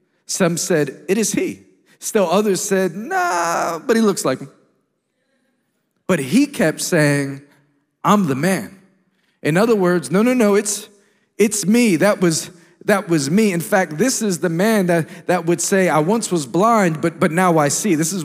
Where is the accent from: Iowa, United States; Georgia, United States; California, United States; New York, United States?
New York, United States; New York City; I come all the way from New York City